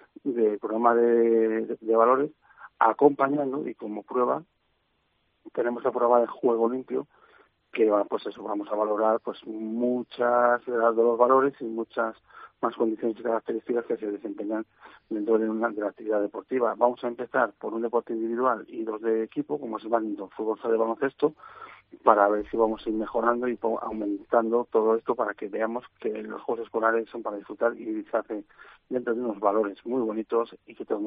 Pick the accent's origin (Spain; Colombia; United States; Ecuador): Spain; Torrecillas; yo soy de Torrecillas